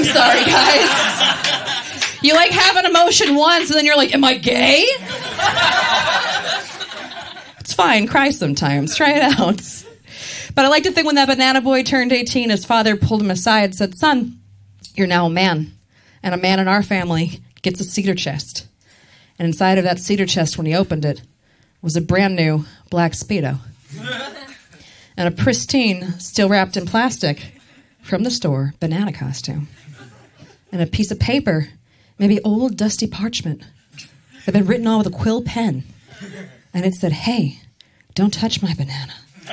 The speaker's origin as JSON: {"language": "English", "region": "Maryland", "country": "United States", "said": "I am from Maryland, and I'm really proud of being from there."}